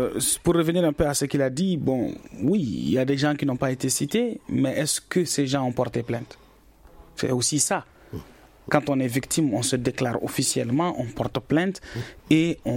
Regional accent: Gao, Mali; Je suis de Gao, même si je n'étais pas à Gao pendant l'occupation du Mujao.

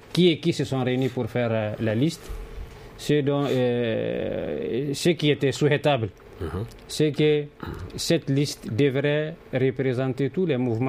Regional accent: Mali; C'est ce que je déplore vivement en tant que Malien

